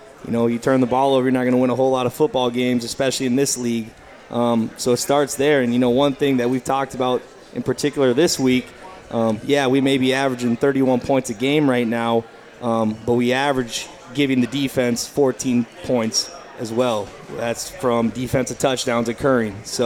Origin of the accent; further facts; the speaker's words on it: Perham, Minnesota, United States; now in Bemidji, United States; Bemidji's a lot like where I grew up in Perham. You know, the Lake Country is something that, you know, is home to me.